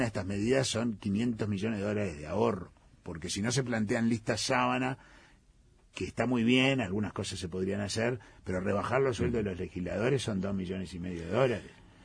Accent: Uruguay; somos los ciudadanos del Estado uruguayo los propietarios.

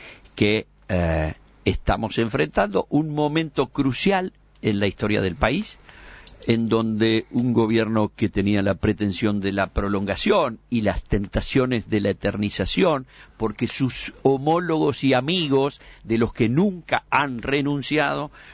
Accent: Uruguay; soy el único uruguayo que soy fervorosa y militantemente antiestatal.

